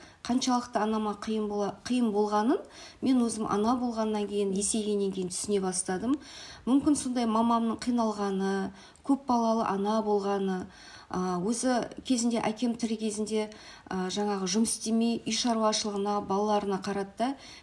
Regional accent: Aral, Kyzylorda Region, Kazakhstan; Біз сондықтан да Аралдың тарихын балықпен, теңізбен байланыстыру біздің балалық шағымыздан бастап көз алдымызда өтті.

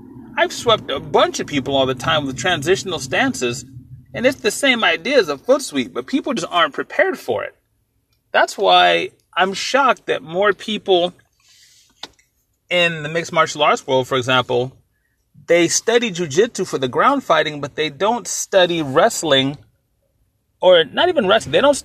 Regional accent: San Diego, California, United States; but I'm from Southeast San Diego

